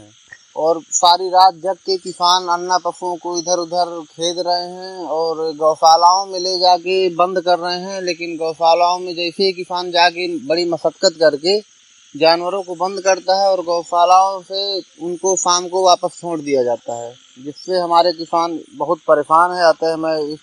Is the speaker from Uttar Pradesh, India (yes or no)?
yes; Tharri, Uttar Pradesh, India; हमारे गांव ठर्री में